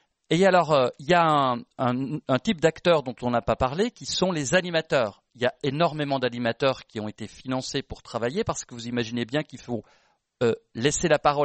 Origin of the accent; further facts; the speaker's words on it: Switzerland; now in France; c'est pas parce que je vis en France et que je suis suisse